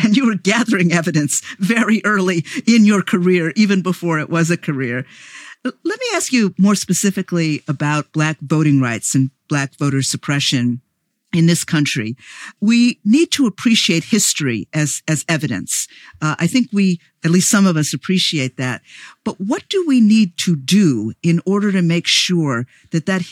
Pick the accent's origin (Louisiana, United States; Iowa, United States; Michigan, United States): Louisiana, United States; New Orleans; also born or lived in Chicago; I grew up in New Orleans, and my parents moved to Chicago. But whenever we'd go down to New Orleans, I would see exactly the kind of things that you describe.